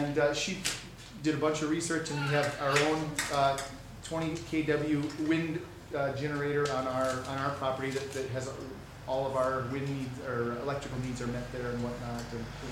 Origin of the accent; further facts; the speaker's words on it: Alaska, United States; but I grew up in Alaska, went to Luther College, graduated back in 1990 from Luther College